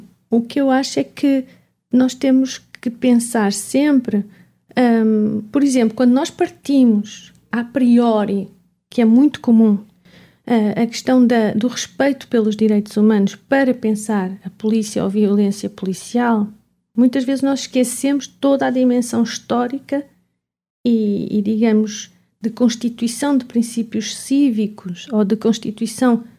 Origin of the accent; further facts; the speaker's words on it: Portugal; moved away as an adult; Portugal não é, onde eu nasci, né, onde eu vivi até há pouco tempo